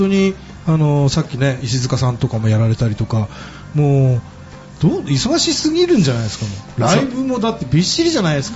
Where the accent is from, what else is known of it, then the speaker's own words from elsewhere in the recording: Hakodate, Hokkaido, Japan; 僕の地元に行かれたんですよね、函館に。